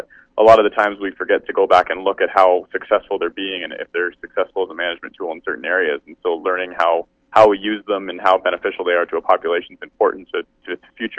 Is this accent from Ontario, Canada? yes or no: yes; Ontario, Canada; I grew up fishing up on the Bruce